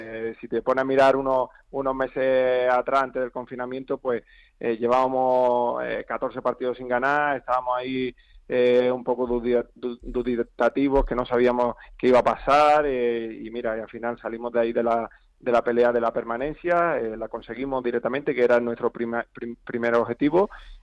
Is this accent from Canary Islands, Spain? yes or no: no; Cádiz, Andalusia, Spain; yo que soy de allí de Cádiz en mi tierra